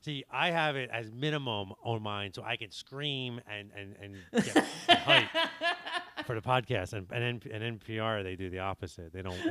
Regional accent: Philadelphia, Pennsylvania, United States; we went in and told them that we're from South Philly and we're really loud

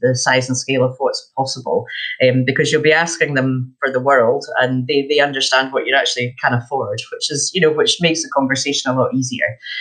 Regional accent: Perth, Scotland, United Kingdom; moved away; I come from Perth in Scotland, and a lot of people say, you don't sound Australian. I said, no, the original Perth in Scotland, the one that named the one in Australia. So I come from there, and but I haven't lived in Scotland probably for the last 18

